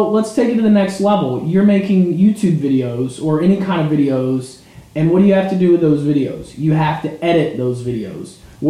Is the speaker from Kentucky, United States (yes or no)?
yes; Kentucky, United States; And I grew up in Woodford County, Kentucky, and I love Woodford County.